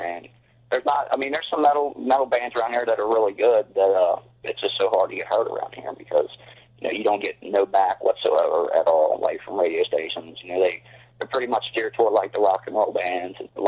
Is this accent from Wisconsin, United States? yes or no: no; Covington, Kentucky, United States; So, well, we're all from Covington, Kentucky. Covington's pretty much a metal-based town. I played in a couple of rock and roll bands around here.